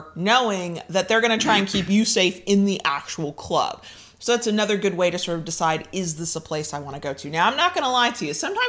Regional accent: United States; I can't help it. I'm American, so I'm going to be that American at some point.

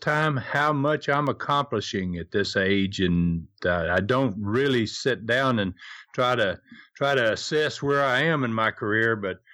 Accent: Florida, United States; I really appreciate my home state there, Florida, and business is always good there, and it is home.

